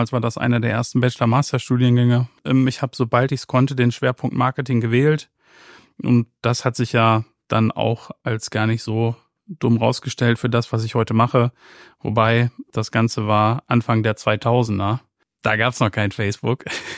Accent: North Rhine-Westphalia, Germany; born there; Gebürtiger Ostwestfale, 80er Jahrgang

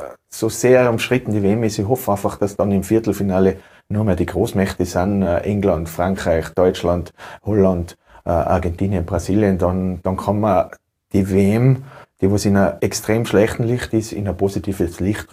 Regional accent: Tyrol, Austria; Ich bin in Tirol zu Hause. Tirol ist mein Heimatland, ich liebe das Land über alles

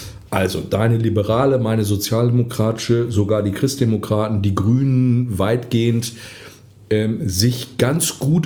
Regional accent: Essen, North Rhine-Westphalia, Germany; ich komme aus Essen, ich bin fürs Ruhrgebiet, bin Junge aus dem Pott

